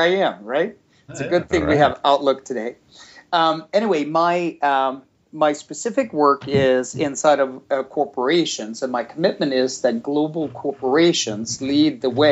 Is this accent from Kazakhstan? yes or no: no; Sweden; English is a second language; now in United States; I'm born and raised in Sweden. I'm born and raised in Sweden, where that's actually a male name, so that's my heritage. I've been in the United States for close